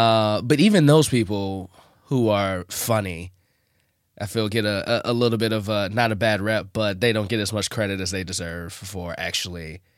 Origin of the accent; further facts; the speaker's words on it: Chicago, Illinois, United States; It wasn't like I could have did it in Chicago or I'm from Chicago.